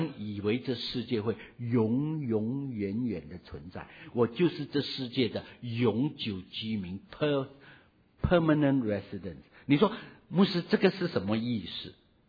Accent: Guangdong, China; 或者我们套一句我们广东人的一句俗语

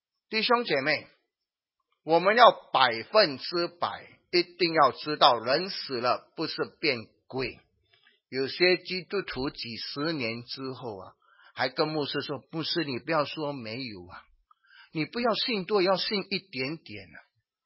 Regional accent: Singapore; 我们新加坡人很怕死的，我不知道国内的人怕死吗？

